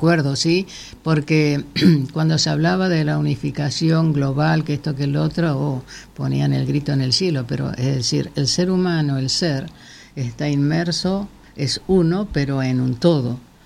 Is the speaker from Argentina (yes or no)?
yes; Patagonia, Argentina; now in Buenos Aires, Argentina; nosotros que venimos de la Patagonia, más de 50 años allá en la Patagonia, sabemos de ese viento